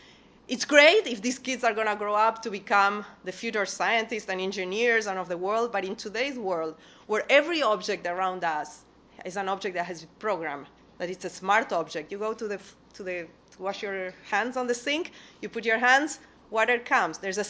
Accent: Argentina; I'm originally from Argentina.

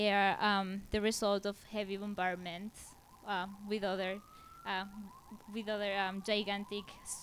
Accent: Paraguay; now in Brooklyn, United States; I'm a student at Brooklyn International High School, and I'm from Paraguay.

